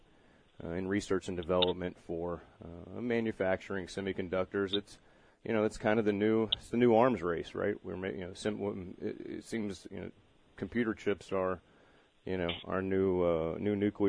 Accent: Destin, Florida, United States; But the I know growing up in Destin, Florida, on the Gulf, in the holiday vacationing area

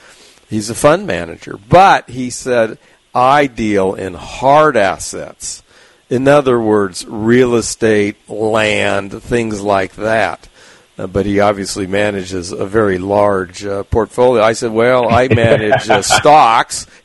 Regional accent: San Diego, California, United States; Yeah, well, I grew up in San Diego, which obviously is a very sunny place.

